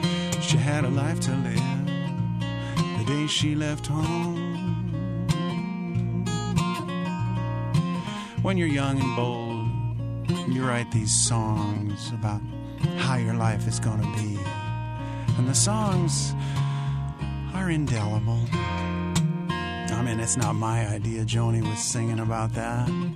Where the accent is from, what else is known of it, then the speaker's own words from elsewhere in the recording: Dayton, Ohio, United States; Well, I was born in Dayton.